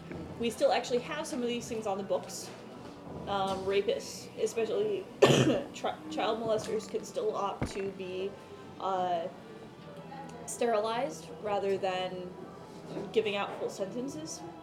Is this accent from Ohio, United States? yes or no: no; Indiana, United States; Indiana, my home state, being first